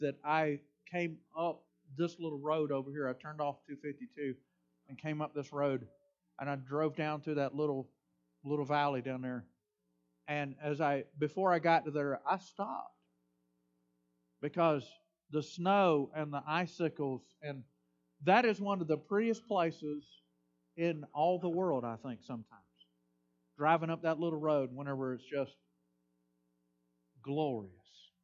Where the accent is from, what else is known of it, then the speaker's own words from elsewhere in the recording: the South, United States; I'm from the South. Where I moved up here, I'd never seen snow.